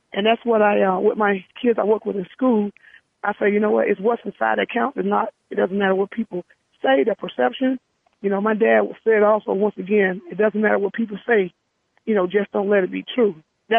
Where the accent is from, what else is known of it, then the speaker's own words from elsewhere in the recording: Mississippi, United States; I said, you know, I'm from Mississippi.